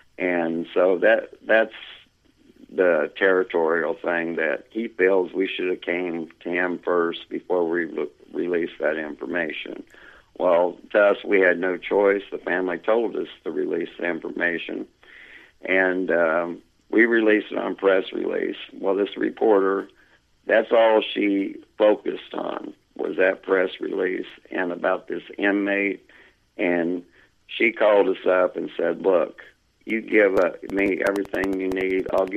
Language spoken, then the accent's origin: English; Indiana, United States; now in Plattsburgh, United States; I'm originally from Indiana. I come up here on business, up here in Champlain, New York is where I started. Liked it, ended up staying up here. Now I live in Plattsburgh, New York.